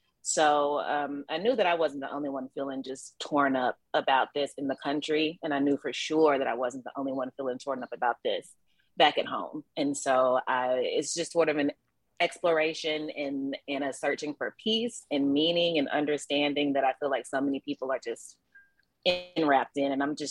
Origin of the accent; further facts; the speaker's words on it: Louisville, Kentucky, United States; moved away; I'm from Louisville. You know, it's like nobody asked. And it's where all of my favorite things and people were created. And I feel like where I'm from explains so much about me and why I sound the way that I do.